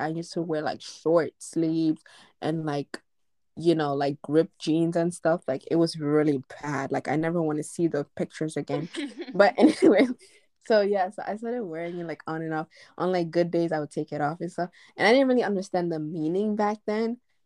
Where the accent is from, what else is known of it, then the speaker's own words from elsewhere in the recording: New York, United States; also with like growing up in New York where there's Muslims literally everywhere, it's